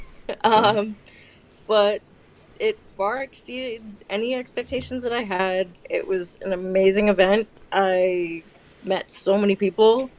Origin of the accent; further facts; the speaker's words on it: New York, United States; I'm from New York. So, what do you want?